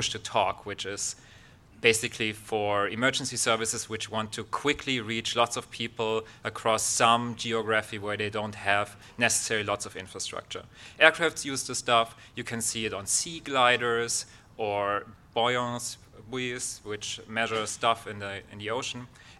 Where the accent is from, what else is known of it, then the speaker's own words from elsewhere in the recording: Munich, Bavaria, Germany; And we're both from Munich.